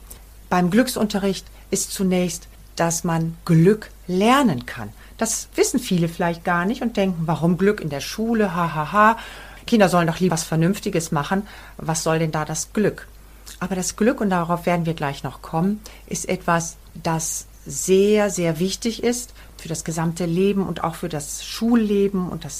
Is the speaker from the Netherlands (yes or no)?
no; Bielefeld, North Rhine-Westphalia, Germany; ich komme aus Bielefeld und bin Grundschullehrerin.